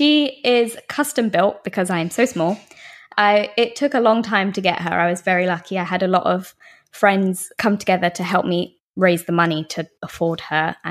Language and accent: English; England, United Kingdom